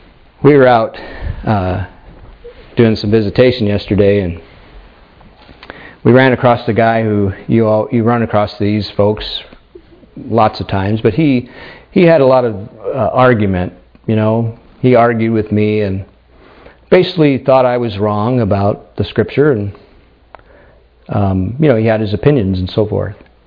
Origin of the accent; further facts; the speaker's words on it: Castlegar, British Columbia, Canada; You know, you go across the world and you say, oh, I'm from Castlegar. Where is that? Well, do you know Nelson? No. Kelowna? No.